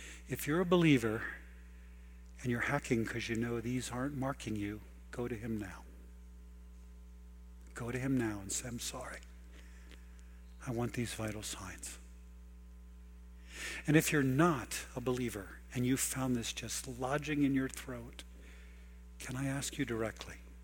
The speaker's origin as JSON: {"language": "English", "town": "Philadelphia", "region": "Pennsylvania", "country": "United States", "said": "I'm from Philadelphia, where it was first identified in the Bellevue Stratford Hotel."}